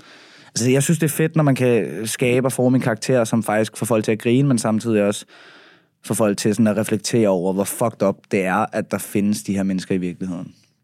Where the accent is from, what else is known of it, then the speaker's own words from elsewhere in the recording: Copenhagen, Capital Region of Denmark, Denmark; jeg har set kvæg min opvækst ude på Christianshavn, og også kommet meget ud på Amager